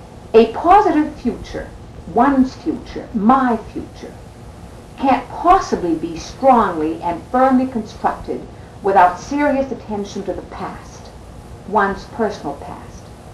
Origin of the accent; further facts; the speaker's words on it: Maine, United States; My people, the Acadian, or sometimes we refer to them as the Canadian Acadians, because we have a mixture here in the valley of Canadian as well as Acadian blood.